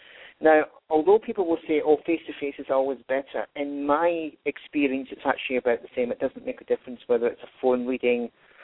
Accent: Glasgow, Scotland, United Kingdom; Well, I'm very direct and very blunt, and part of that is because I grew up in Glasgow doing readings in pubs and clubs.

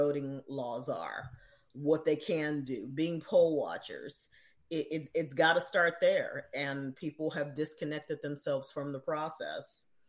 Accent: Chicago, Illinois, United States; Grew up in Chicago, Illinois. So talk about machine politics.

